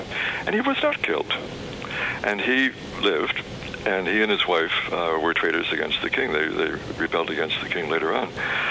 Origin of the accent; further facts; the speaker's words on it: United States; moved away as an adult; now in Ireland; I'm an American. I'm an American citizen. I've only been in Ireland for 30 years now.